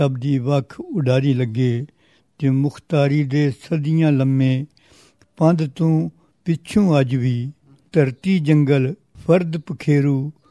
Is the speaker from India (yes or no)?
no; Sialkot, Punjab, Pakistan; now in Lahore, Pakistan; ਬੁਨਿਆਦੀ ਤੌਰ 'ਤੇ ਹੁਣ ਤੇ ਬੇਸ਼ੱਕ ਲਾਹੌਰ ਵਿੱਚ ਬੈਠਾ ਹੋਇਆ, ਲੇਕਿਨ ਬੁਨਿਆਦੀ ਤੌਰ 'ਤੇ ਮੇਰਾ ਤਾਲੁਕ ਪਿੰਡ ਨਾਲ ਹੈ। ਸਿਆਲਕੋਟ ਦਾ ਇੱਕ ਪਿੰਡ ਸੀ, ਤਹਿਸੀਲ ਨਰਵਲ ਸੀ ਉਸ ਵੇਲੇ